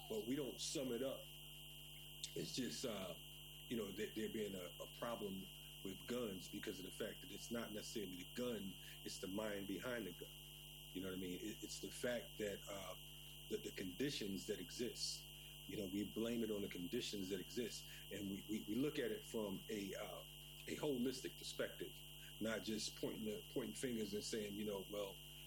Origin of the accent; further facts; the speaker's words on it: Bridgeport, Connecticut, United States; growing up, I'm from Bridgeport, Connecticut. And Bridgeport is about 45 minutes away from New York City.